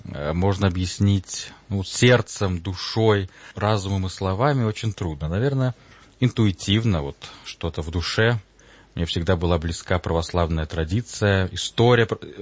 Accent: Moscow, Russia; born there; Я родился в Москве.

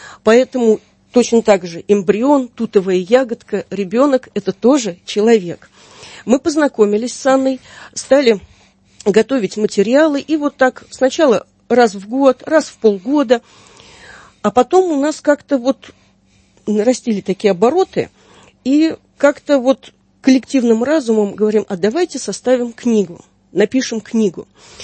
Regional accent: Russia; А потом, когда узнали, что я из России

